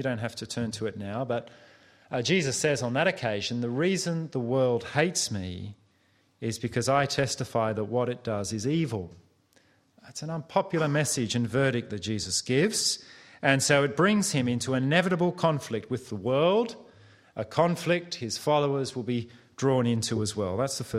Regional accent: Australia; And I should say, as an Australian living here for a number of years now, I haven't experienced any of the latter

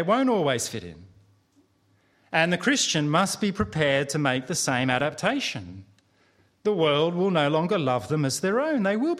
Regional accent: Australia; And I should say, as an Australian living here for a number of years now, I haven't experienced any of the latter

